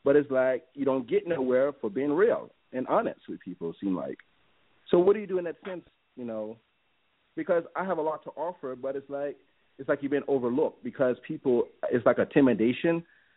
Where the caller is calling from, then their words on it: Atlanta, Georgia, United States; I'm calling from Atlanta, Georgia.